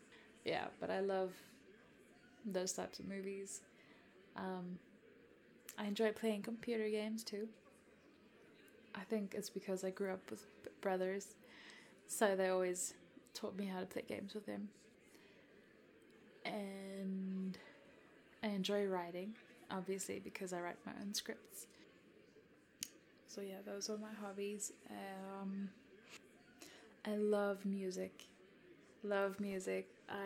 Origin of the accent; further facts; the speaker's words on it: South Africa; first language Afrikaans; English is a second language; And I'm from South Africa. A lot of people don't know that, or they can't pick it up from my accent. So, but yes, I am fully South African. I was born and raised in South Africa.